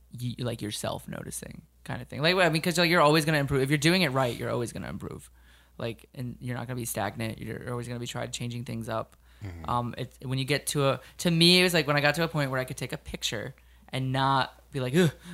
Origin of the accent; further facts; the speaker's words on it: Fort Myers, Florida, United States; Fort Myers.